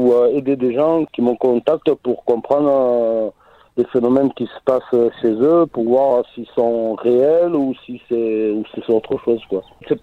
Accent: Occitanie, France; je suis revenu dans ma région natale, comme je suis Aveyronnais

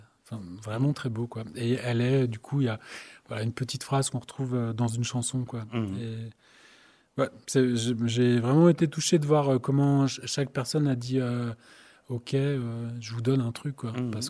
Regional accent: Brussels, Belgium; moi, je viens de Bruxelles, je ne suis pas de Vaour.

